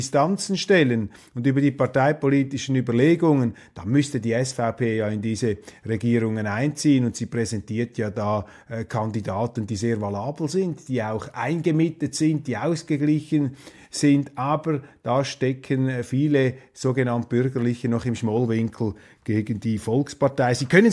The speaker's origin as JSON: {"language": "German", "country": "Switzerland", "said": "was uns als Schweizer natürlich besonders freut"}